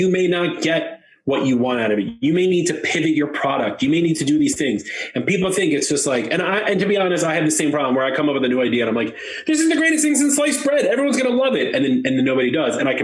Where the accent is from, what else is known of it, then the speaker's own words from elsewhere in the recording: New York, United States; I mean, I'm from New York, I'm originally from Long Island